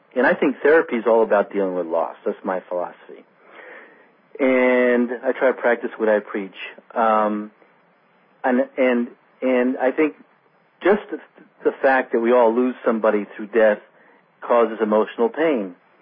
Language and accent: English; New Jersey, United States; Like, I remember growing up in New Jersey, and it seems like the Holocaust was something that was never discussed in the 60s.